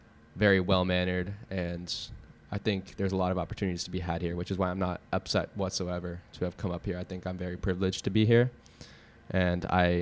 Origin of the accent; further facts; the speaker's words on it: United States; I'm not ashamed at all to admit I'm American. I think being an American is a good thing.